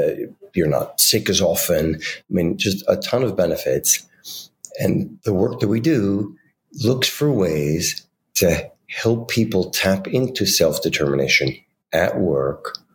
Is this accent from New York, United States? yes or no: yes; New York City, New York, United States; And I grew up in New York City.